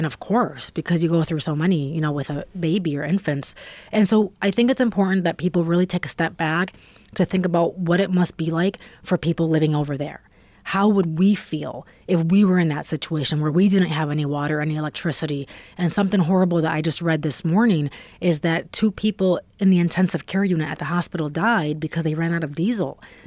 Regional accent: Avon, United States; I'm originally from Avon, so I know what it's like when you live in one of those towns and you don't have a large Hispanic population.

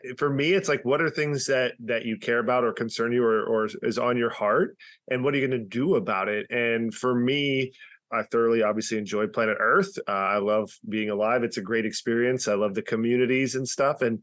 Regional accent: Texas, United States; I grew up in Texas, obviously. I didn't get too many times to go see the ocean.

